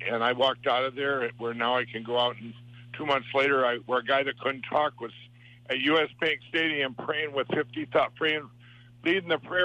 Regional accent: Minnesota, United States; Well, I grew up in Minnesota, and I come from a family.

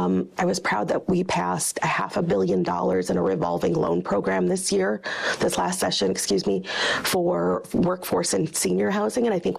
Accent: Eau Claire, Wisconsin, United States; Born and raised in Eau Claire, proud graduate of Memorial High School and Eau Claire Public Schools.

